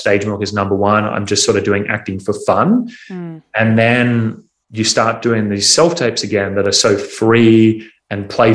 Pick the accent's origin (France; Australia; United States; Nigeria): Australia; Noosa, Queensland; because I grew up in Noosa, so we're kind of in a small town